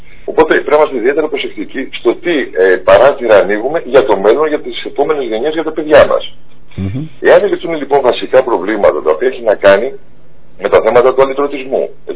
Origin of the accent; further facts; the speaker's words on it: Macedonia, Greece; ως Μακεδόνας δεν θα μπορούσα ποτέ να δεχτώ μια ονομασία η οποία θα φέρει τη λέξη Μακεδονία και δεν θα ανήκει στην ελληνική επικράτεια